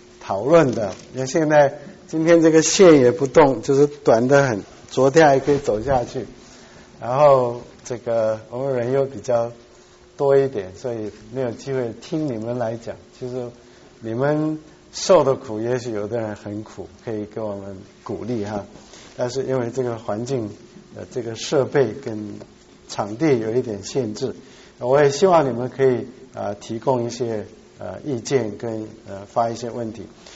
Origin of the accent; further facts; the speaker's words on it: South Korea; also born or lived in Shandong, China; 我是山东人，在韩国长大，我是吃辣椒长大，所以会做韩国泡菜。